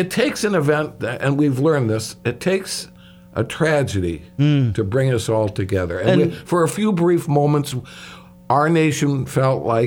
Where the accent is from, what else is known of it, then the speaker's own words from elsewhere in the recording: Chicago, Illinois, United States; he played for my hometown Bulls